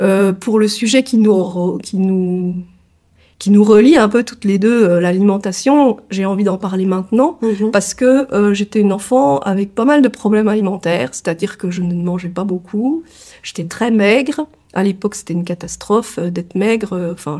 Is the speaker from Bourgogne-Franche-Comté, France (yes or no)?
yes; Morteau, Bourgogne-Franche-Comté, France; J'ai vécu à la campagne hein, tout le temps, donc je suis née à Mortaux, pays de la saucisse, dans une famille un peu. J'ai grandi dans une famille un peu élargie puisque mes cousins, mes oncles et tantes, mes grands-parents, tout le monde habitait un peu dans le même secteur.